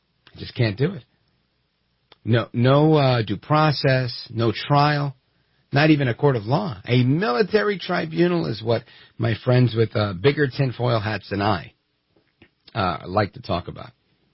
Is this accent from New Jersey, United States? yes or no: yes; New Jersey, United States; I'm from Jersey, and everybody always talks about when Chris Christie embraced Obama.